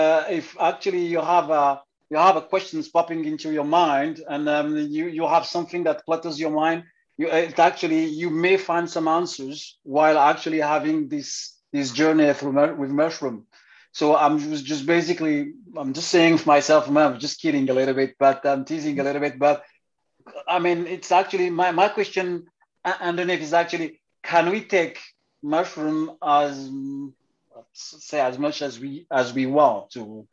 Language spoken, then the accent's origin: English; Paris, Île-de-France, France; now in South Africa; I'm from Paris. I'm from France.